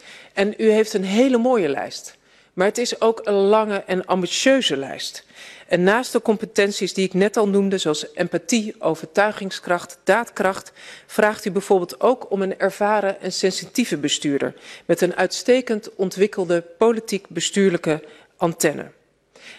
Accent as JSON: {"language": "Dutch", "town": "Zeewolde", "region": "Flevoland", "country": "Netherlands", "tie": "born or raised there", "said": "Omdat ik een deel van mijn jeugd in Zeewolde heb doorgebracht."}